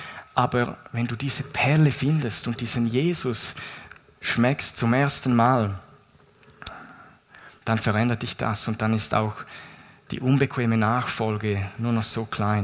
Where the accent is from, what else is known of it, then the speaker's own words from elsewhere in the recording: Appenzell, Appenzell Innerrhoden, Switzerland; Ich bin in Appenzell aufgewachsen.